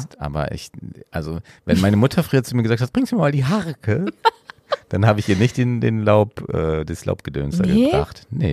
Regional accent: Oldenburg, Lower Saxony, Germany; wir kommen ja hier aus Oldenburg

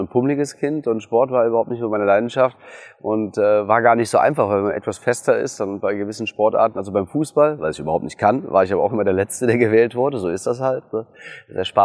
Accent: Hürth, North Rhine-Westphalia, Germany; born there; Nein, ich bin in Hürth geboren. Also wir sind damals Hürth-Mülheim, um genau zu sein. Dann von da aus noch ein paar andere Dörfer rumherum. Und hier bin ich mit dem sechsten Lebensjahr sind wir hier eingezogen.

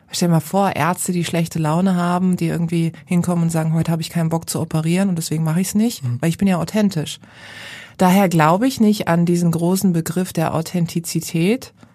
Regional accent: Karlsruhe, Baden-Württemberg, Germany; Im wunderschönen Karlsruhe, in meiner Heimatstadt.

